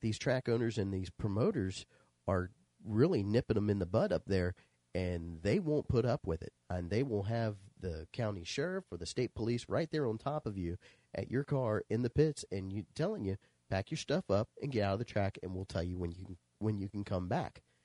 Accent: Ohio, United States; I grew up in Southern Ohio, and we raced in West Virginia

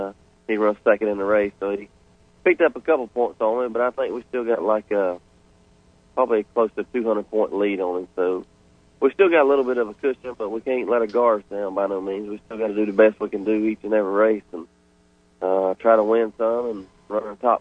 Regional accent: Florida, United States; Yeah, I grew up here in Florida, raced in, you know, Florida most all my life until I started traveling a little bit.

